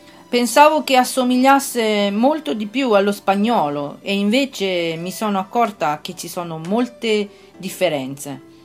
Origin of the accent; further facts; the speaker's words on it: Lima, Peru; moved away as an adult; now in Italy; vengo dal Sud America e sono peruviana, di Lima, ma le mie origini sono italiane. Ho vissuto in Perù fino a quando avevo 25 anni e poi ho deciso di venire in Italia.